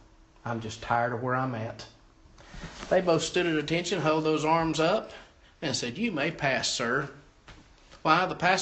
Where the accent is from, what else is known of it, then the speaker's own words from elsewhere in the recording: Hawaii, United States; No, I'm Hawaiian. You're short like one of them. You got black hair like one of them. And your eyes kind of, you got that orient. No, I'm from Hawaii. We all look like that in Hawaii.